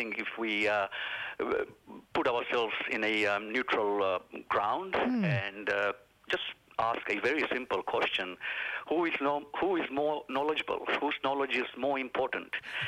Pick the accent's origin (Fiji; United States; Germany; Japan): Fiji; moved away as an adult; I originate from the Fiji Islands. I was born and bred in Fiji Islands, and I came here about 20 odd years ago.